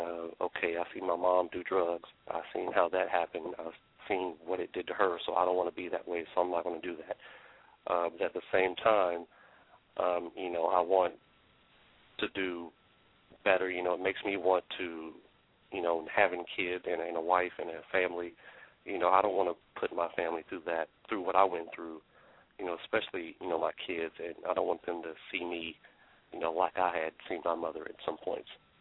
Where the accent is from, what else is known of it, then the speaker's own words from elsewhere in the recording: Greeneville, Tennessee, United States; So at one point I went to live with my grandparents in a little small town called Greenville, Tennessee, and I lived there for a while.